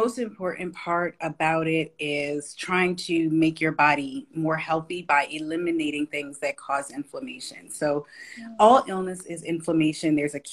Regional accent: Baltimore, Maryland, United States; I'm from Baltimore, Maryland.

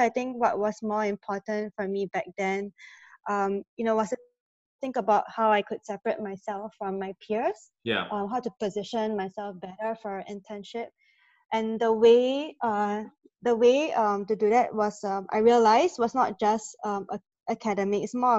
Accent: Singapore; Yeah, I grew up in Singapore. So I studied in Singapore as well, even for my university degree.

